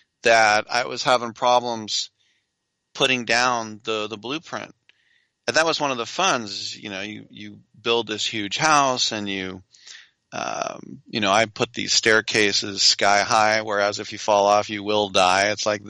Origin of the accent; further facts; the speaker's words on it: California, United States; being a Californian, I always thought it was Appalachia